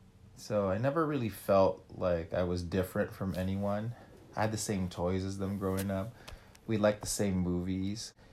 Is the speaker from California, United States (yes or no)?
yes; Monterey Park, California, United States; English is a second language; I grew up in Monterey Park, California. It's a good mix of Filipinos, Asians, but we were all kids.